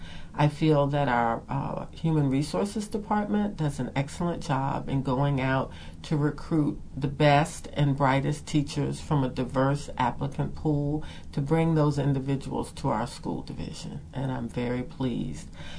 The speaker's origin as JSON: {"language": "English", "town": "Hampton", "region": "Virginia", "country": "United States", "said": "I am a product of the Commonwealth of Virginia Public Schools. I'm from the Tidewater area. I graduated from the Hampton City Public Schools."}